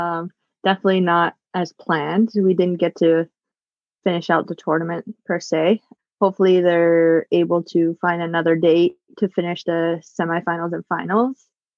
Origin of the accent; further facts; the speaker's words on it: Kahnawake, Quebec, Canada; So I grew up in Ganawage. It's a reservation just outside of Montreal in Quebec. I did go to Mohawk Immersion School, which is our language here in Ganawage. I grew up learning Ganyageha in school, and at home I would speak English